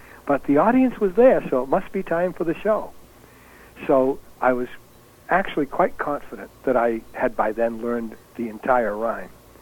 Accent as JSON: {"language": "English", "country": "United States", "said": "unknown to me, being an American, we started the show, and the fireworks began from the city of Oxford nearby."}